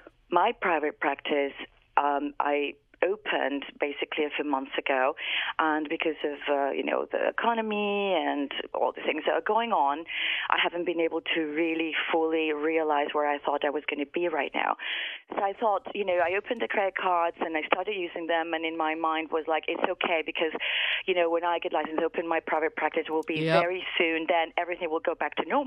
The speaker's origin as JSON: {"language": "English", "region": "Mexico City", "country": "Mexico", "also_born_or_lived": "England", "said": "Originally from Mexico City."}